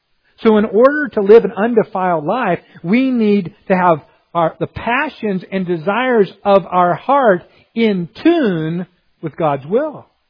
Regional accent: Missouri, United States; it would get dark around 9 o'clock in the summer where I was growing up in Missouri.

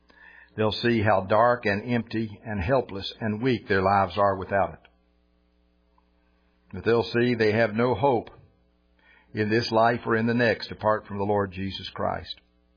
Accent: West Virginia, United States; Well, I was from West Virginia. I had no idea what a tryst was.

